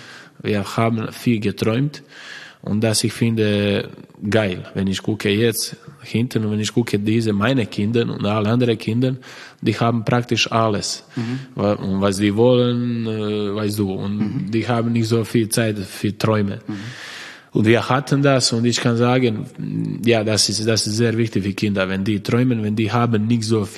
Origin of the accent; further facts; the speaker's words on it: Croatia; German is a second language; ich sage, ich bin stolz, weil ich bin Kroate